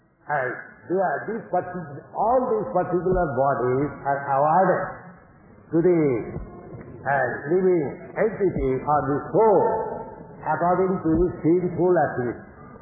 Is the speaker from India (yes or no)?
yes; India; born there; English is a second language; Accidentally, because I am born in India, I am thinking I am Indian.